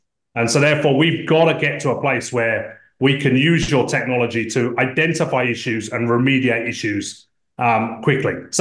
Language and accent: English; London, United Kingdom; I'm from London, and I grew up in software.